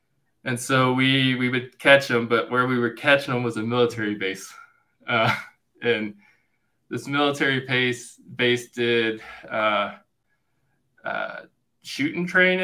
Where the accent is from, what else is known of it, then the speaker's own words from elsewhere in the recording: East Coast, United States; Like when growing up on the East Coast, we'd get random hurricanes that would come through. But that's just like a normal day here in Wyoming